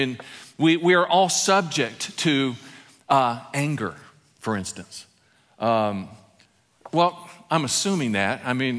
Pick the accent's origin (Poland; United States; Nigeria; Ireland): Ireland; That's not to say that I don't get angry, but I'm Irish, and you know, the Celtic gene, you know, has anger as a part of it.